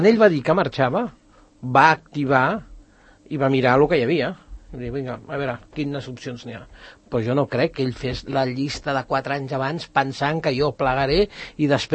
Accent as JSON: {"language": "Catalan", "town": "Sant Cugat del Vallès", "region": "Catalonia", "country": "Spain", "tie": "born or raised there", "said": "ser alcalde de Sant Cugat del meu poble"}